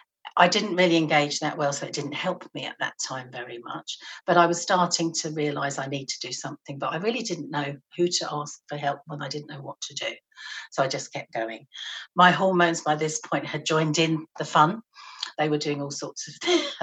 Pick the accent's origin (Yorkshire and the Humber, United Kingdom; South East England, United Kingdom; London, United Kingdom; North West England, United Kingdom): London, United Kingdom; I was born and bred in London, which is the capital city of England, which is busy in itself. So I grew up at quite a fast pace, and I was used to that hustle and bustle of life.